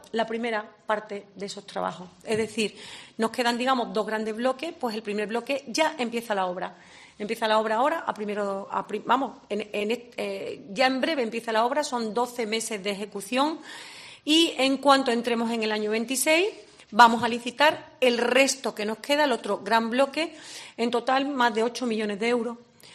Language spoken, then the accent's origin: Spanish; Seville, Andalusia, Spain; yo tenía clarísimo como consejera de Sevilla que con mi tierra, con mi ciudad, con mi provincia, había 2 grandes deudas pendientes históricas.